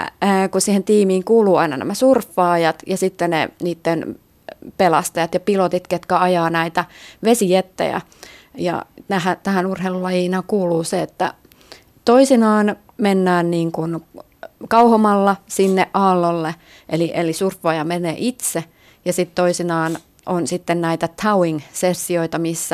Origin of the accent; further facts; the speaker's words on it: North Karelia, Finland; Mä oon lapsuudessa, en ole asunut merenrannalla, vaan mä tuun Pohjois-Karjalasta ja Pielisen rannalta